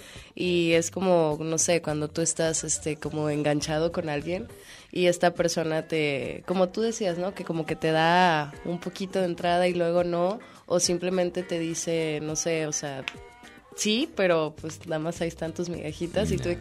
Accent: Culiacán, Sinaloa, Mexico; soy de Culiacán y voy mucho para allá.

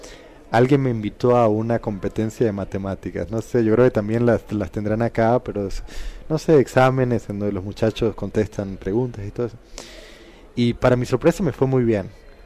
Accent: Costa Rica; also born or lived in Puerto Rico; yo me siento tan costarricense como puertorriqueño

